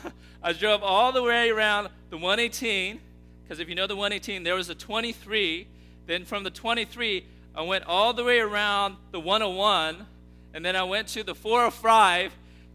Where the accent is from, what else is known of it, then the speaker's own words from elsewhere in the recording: United States; It's like, because I grew up here in America.